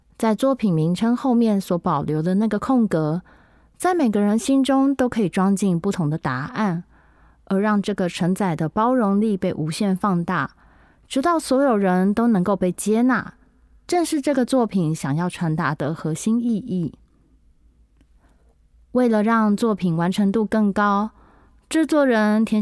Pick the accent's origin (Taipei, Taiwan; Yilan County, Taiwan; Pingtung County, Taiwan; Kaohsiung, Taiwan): Kaohsiung, Taiwan; now in Northern Taiwan; 我自己身为高雄人，骑机车等红灯时，喜欢找一个地方把脚跨在上面，这是来到北部以后才发现的习惯